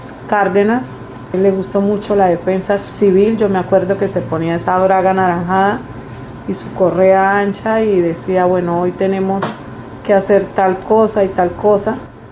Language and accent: Spanish; Bucaramanga, Santander, Colombia; also born or lived in Cúcuta; Soy de Cúcuta y viví en Bucaramanga hasta mi adolescencia, por ahí 15, 16 años, los viví en Bucaramanga.